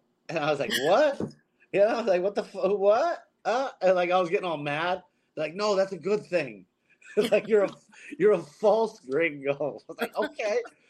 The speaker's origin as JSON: {"language": "English", "region": "Washington", "country": "United States", "tie": "born or raised there", "also_born_or_lived": "California", "said": "I was born in California. Then, my parents moved to Washington when I was about 12. Then I have a new school. I'm the new kid in high school and all this and this random town in Washington."}